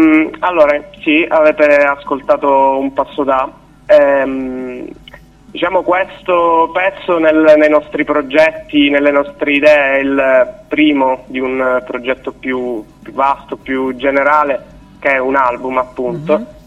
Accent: Palermo, Sicily, Italy; questo sabato qui in Sicilia, in un paese che si chiama San Giuseppe Jato, comunque vicino a Palermo. Noi siamo di Palermo.

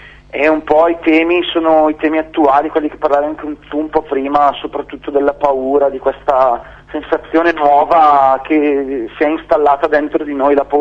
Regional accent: Bergamo, Lombardy, Italy; io vengo da Bergamo, come penso si senta un po' dall'accento.

